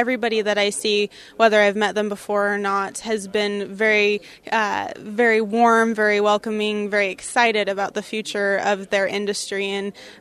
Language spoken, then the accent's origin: English; Wheatland, Wyoming, United States; I'm a junior at the University of Wyoming majoring in Ag Communications, and I grew up in Wheatland, Wyoming.